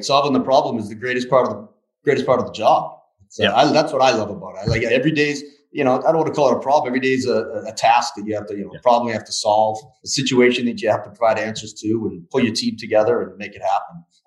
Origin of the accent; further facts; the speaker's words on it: Easton, Massachusetts, United States; I grew up in the town next door. I grew up in Easton, Mass, small little town when I grew up.